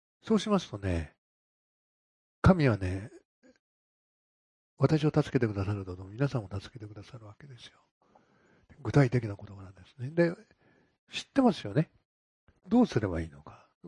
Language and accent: Japanese; Akashi, Hyogo, Japan; で私、明石人だから、明石するじゃないですか。